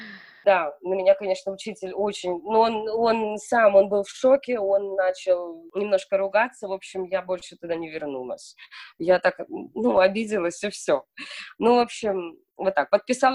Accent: Belarus; moved away as an adult; now in Luxembourg; Я из Белоруссии. Жила в Белоруссии до 28 лет. Потом приехала к приятельнице на свадьбу сюда.

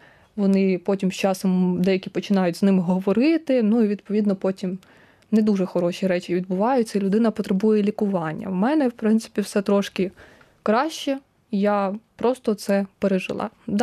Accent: Rivne, Rivne Oblast, Ukraine; я з Західної України, у нас там дуже популяризоване УНСО. І от старі унсовці вже дуже давно говорили, що в нас буде війна з Росією, тому вони були найперші готові. І в нашому місті Рівне.

